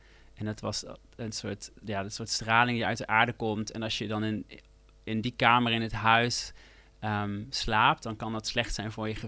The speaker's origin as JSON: {"language": "Dutch", "town": "Eindhoven", "region": "North Brabant", "country": "Netherlands", "tie": "born or raised there", "said": "ik was heel veel aan het buitenspelen in de bossen rond Eindhoven, mm-hmm. waar ik geboren ben. We woonden aan de rand van de stad."}